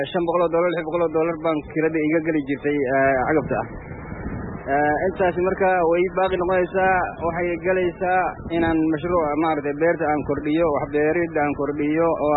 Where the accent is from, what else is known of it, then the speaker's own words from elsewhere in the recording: Balcad, Middle Shabelle, Somalia; waxaan ka socdaa baalade gudiyaashii baalade